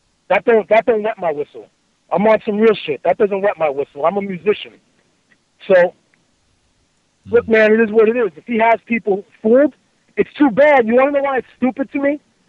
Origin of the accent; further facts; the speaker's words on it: United States; I'm from the hood. I'm from Glenwood Projects. I go back there. I got homies there. I hustle there.